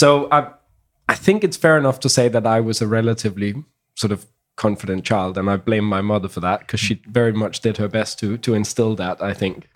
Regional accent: Copenhagen, Capital Region of Denmark, Denmark; I grew up in Copenhagen.

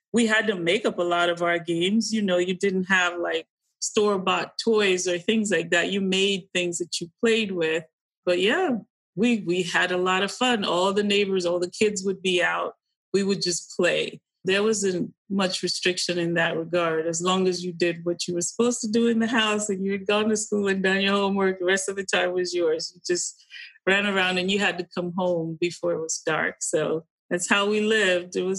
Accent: Kaduna, Kaduna State, Nigeria; I grew up in what would be, so we grew up in Kaduna, would be like firmly middle class.

